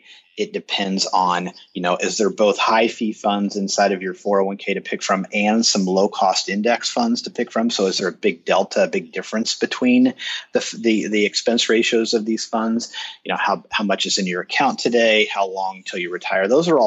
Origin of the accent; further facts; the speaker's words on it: Kansas City, Missouri, United States; I'm in Kansas City, and American Century is in my hometown, and they've got two massive buildings down on the plaza.